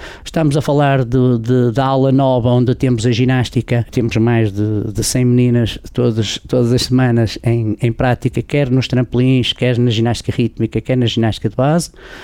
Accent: Braga, Portugal; moved away as an adult; now in Viana do Castelo, Portugal; eu até sou bracarense de Gema e estou radicado em Viana do Castelo há

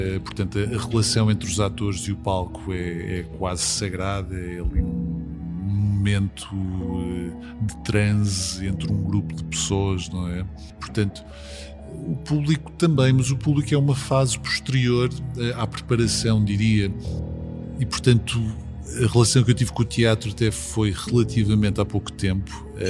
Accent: Macau; Mas mais ou menos por essa altura, nos anos 90, a RTP não transmitia programação nenhuma para Macau. Nós tínhamos um canal, que era a Teledifusão de Macau

